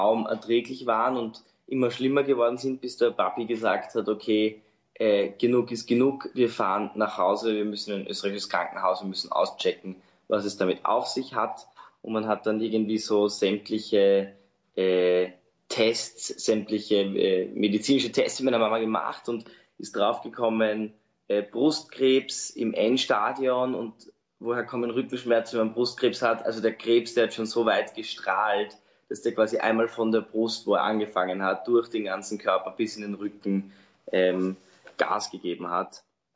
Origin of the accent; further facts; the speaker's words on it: Eckendorf, Germany; Ich komme aus Eckendorf, aus der unteren Feldgasse.